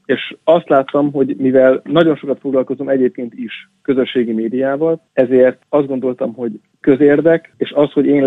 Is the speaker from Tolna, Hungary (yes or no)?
no; Nyíregyháza, Szabolcs-Szatmár-Bereg, Hungary; Nyíregyháza, a szülővárosom